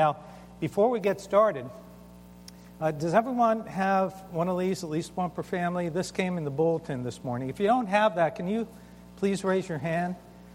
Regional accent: New York, United States; Shalom. I'm from New York. I thought I spoke fast, but obviously, you know, that's, wow.

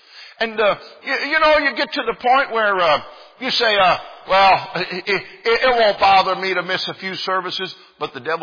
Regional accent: Colorado, United States; You know, I grew up in Colorado, and we had this old excuse everybody used to say for not coming to church.

